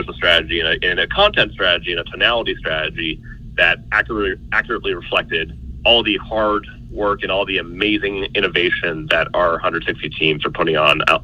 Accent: Columbus, Ohio, United States; You know, I grew up in Columbus, Ohio, so I love going to Columbus Clippers games.

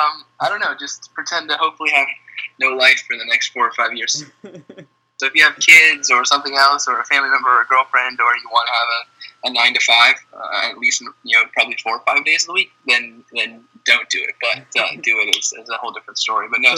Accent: Phoenix, Arizona, United States; I had gone to the University of Miami from Arizona, born and raised in Phoenix, wanted to get away and see a different side of the country

